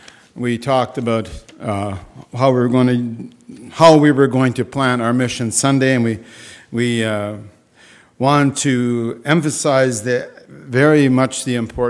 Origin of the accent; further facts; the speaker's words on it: Winkler, Manitoba, Canada; Linda and I come from the Winkler area